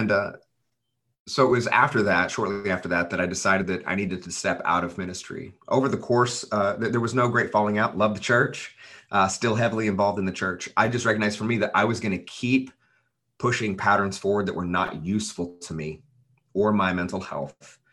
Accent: Oklahoma, United States; I love y'all, but I'm from Oklahoma. So you'll catch some Oklahoma.

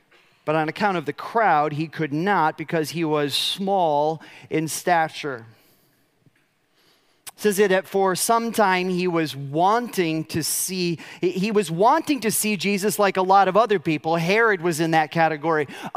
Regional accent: Chicago, Illinois, United States; I come from Chicago. We know bosses.

